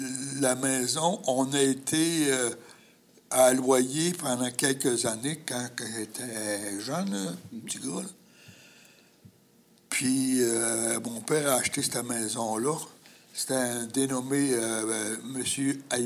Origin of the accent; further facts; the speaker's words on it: Asbestos, Quebec, Canada; born there; Je suis né à Asbestos.